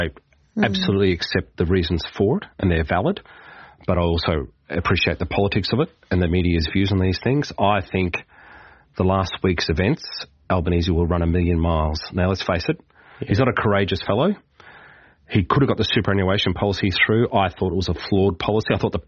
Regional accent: Mackay, Queensland, Australia; That was a member for Dawson, which is based in Mackay, my hometown.

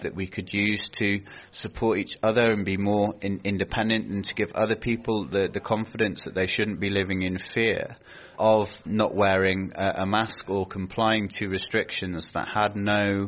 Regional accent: West Midlands, United Kingdom; I'm from Shropshire.

